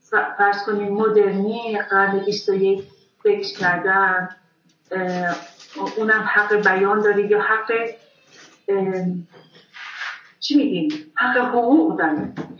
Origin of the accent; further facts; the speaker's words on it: Iran; نه خود من ایرانیم ولی خب چه سال هاست در غرب زندگی میکنم،